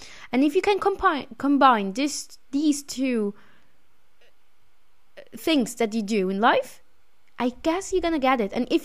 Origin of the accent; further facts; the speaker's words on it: Austria; English is a second language; I'm an honest person, and I grew up in Austria. So me as an half European or whole European, I am honest a little bit too much.